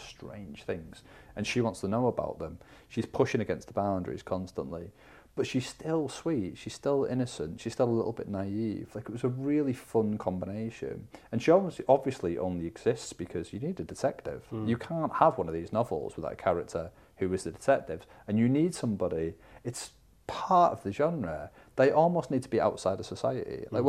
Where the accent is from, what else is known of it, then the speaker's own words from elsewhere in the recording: North West England, United Kingdom; I was born, I'm from the Northwest.